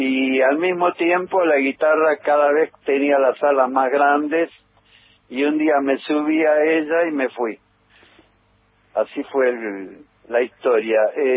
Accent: San Martín, Buenos Aires Province, Argentina; Bueno, yo nací en San Martín, provincia de Buenos Aires.

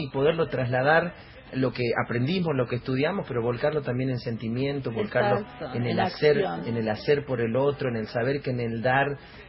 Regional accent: General Mosconi, Salta, Argentina; Yo soy de Mosconi, soy de General Mosconi, sí.

